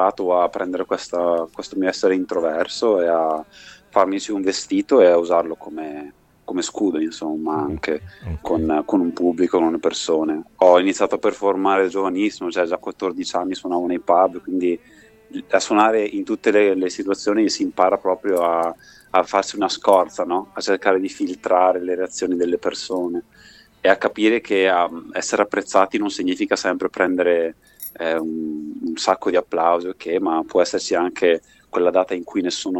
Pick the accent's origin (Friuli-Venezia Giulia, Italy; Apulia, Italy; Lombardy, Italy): Lombardy, Italy; Gaino; vengo da Gaino, che è un piccolo villaggio sulle colline del Garda occidentale.